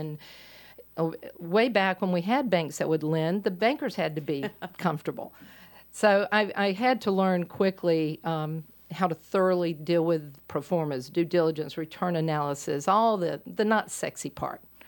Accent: Myrtle Beach, South Carolina, United States; I'm from Myrtle Beach area originally, so I've seen hospitality grow astronomically and maybe a little out of control.

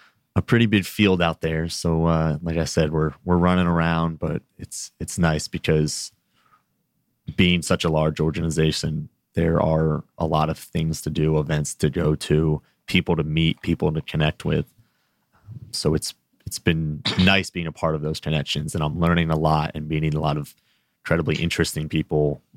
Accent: Tampa, Florida, United States; I am. I'm from Tampa.

